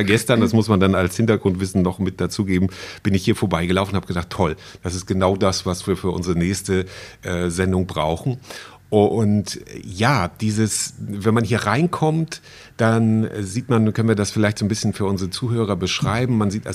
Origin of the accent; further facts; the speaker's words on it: Schleswig-Holstein, Germany; in Nordfriesland, meiner Heimat